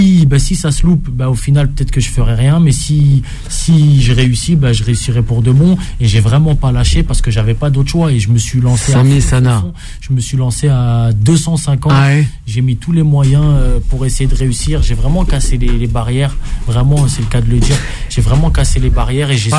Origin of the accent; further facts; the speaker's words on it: Paris, Île-de-France, France; Je suis natif de Paris de base.